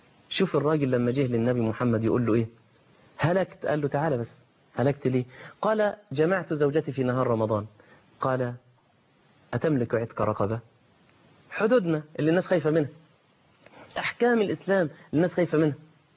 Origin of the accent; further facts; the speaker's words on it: Egypt; يعني خاصة عندنا في مصر عندهم شغل بقى الإيه